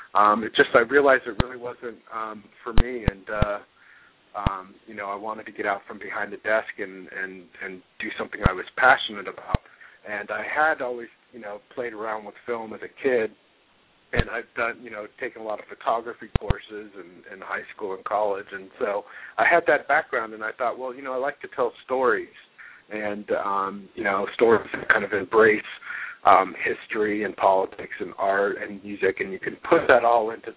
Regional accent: Portland, United States; Yeah, well, as you mentioned, I grew up in Portland, and, you know, my father was a social worker and my mother was a painter.

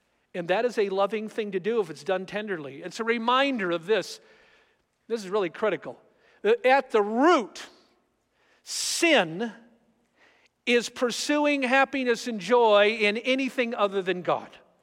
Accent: California, United States; I grew up in California. I grew up once in a while accidentally gulping chunks of the ocean.

